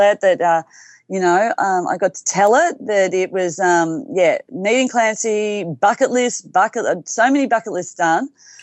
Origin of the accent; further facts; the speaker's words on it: Melbourne, Victoria, Australia; I'm from Melbourne, Australia